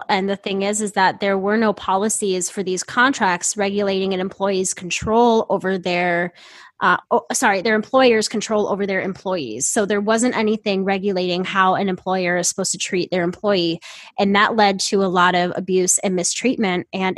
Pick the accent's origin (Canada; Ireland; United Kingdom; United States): Ireland; We are not still, being abused and harassed by people because we're Irish.